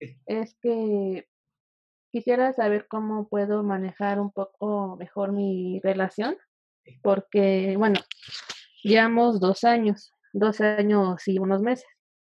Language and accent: Spanish; Puebla, Mexico; Yo soy de Puebla.